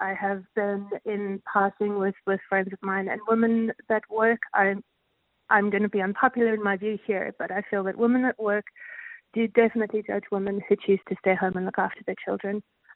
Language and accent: English; South Africa; I'm from South Africa, so I had no other family helping me.